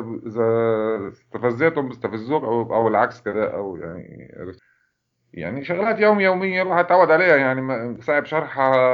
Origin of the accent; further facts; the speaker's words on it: Jerusalem, Palestine; born there; now in Haifa; أنا مولود بالقدس، من مواليد القدس.